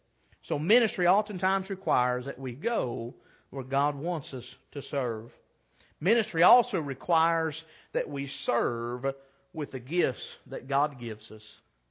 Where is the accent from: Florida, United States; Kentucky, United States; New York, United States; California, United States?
Kentucky, United States; You know, growing up in Rockcastle County, we really pretty much had no source of quality jobs. When I was a really young kid, the two factories that we had in the county left.